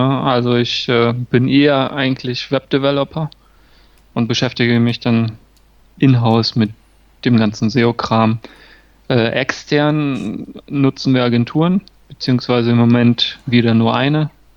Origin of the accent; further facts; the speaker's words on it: Rietberg, North Rhine-Westphalia, Germany; Ich komme aus Riedberg